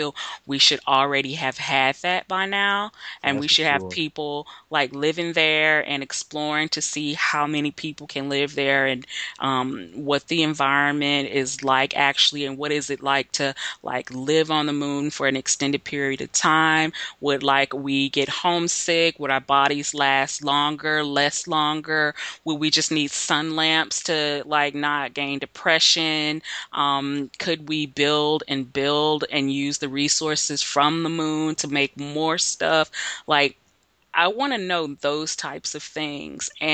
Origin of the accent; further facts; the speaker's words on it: Houston, Texas, United States; I was raised in Houston. We have a huge NASA culture there, and everything is about space.